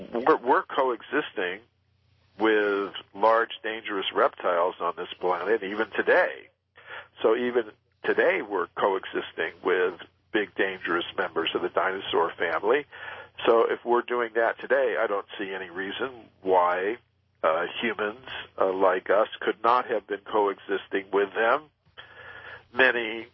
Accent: Florida, United States; I grew up in Florida, and it was very common Even in cities sometimes

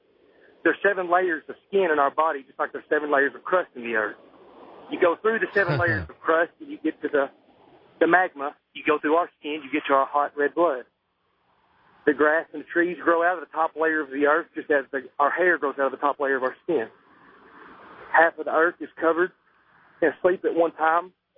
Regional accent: Arkansas, United States; now in New Orleans, United States; I'm from Arkansas, and I'm working in New Orleans right now.

